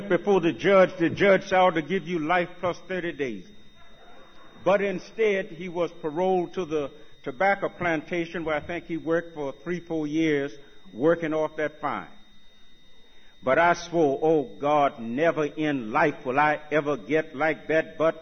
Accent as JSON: {"language": "English", "region": "Virginia", "country": "United States", "tie": "born or raised there", "said": "I was born and raised in Virginia. And I had an uncle who was the town drunk."}